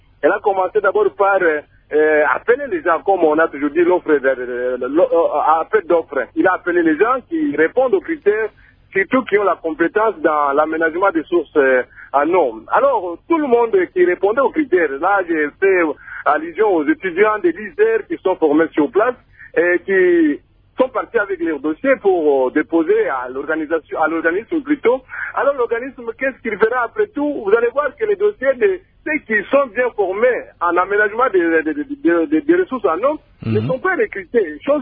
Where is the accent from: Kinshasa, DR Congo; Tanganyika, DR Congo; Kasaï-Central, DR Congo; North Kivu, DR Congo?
Kasaï-Central, DR Congo; Et ici chez nous, au Kassai Central